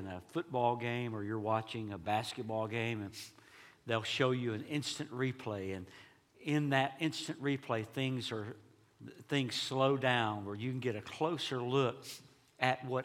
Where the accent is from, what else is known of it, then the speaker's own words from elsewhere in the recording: Texas, United States; And growing up in East Texas, my mom and dad made sure that we were in Sunday school and church on Sunday morning.